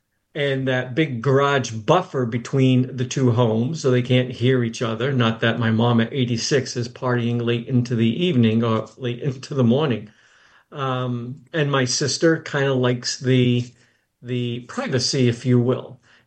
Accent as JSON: {"language": "English", "town": "New Bedford", "region": "Massachusetts", "country": "United States", "tie": "born or raised there", "said": "We grew up in New Bedford."}